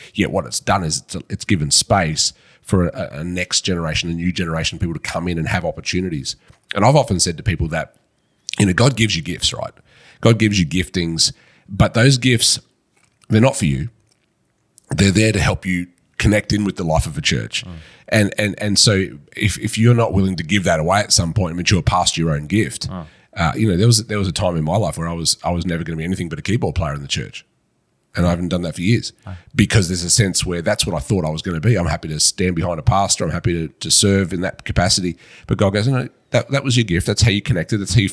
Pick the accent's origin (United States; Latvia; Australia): Australia; I'm very Australian